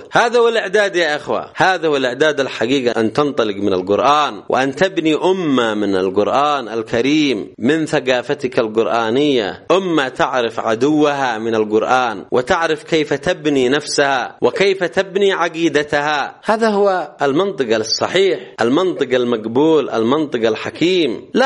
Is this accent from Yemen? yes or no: yes; Yemen; كثير من العلماء حتى هنا عندنا في اليمن يودون أن بإمكانهم أن يبينوا